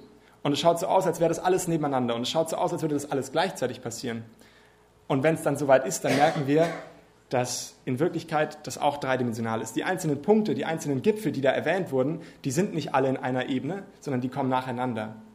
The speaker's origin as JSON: {"language": "German", "town": "Munich", "region": "Bavaria", "country": "Germany", "said": "Ich als Münchner darf den Vergleich benutzen."}